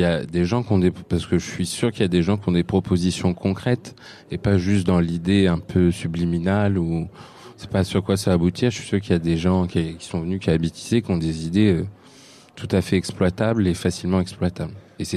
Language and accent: French; Centre-Val de Loire, France; Oui, je suis de l'Indre.